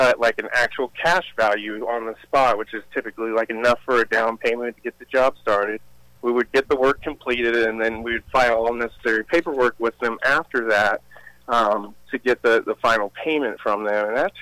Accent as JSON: {"language": "English", "town": "Marion", "region": "Ohio", "country": "United States", "tie": "born or raised there", "said": "Not really. I grew up in Marion. I know the area fairly well."}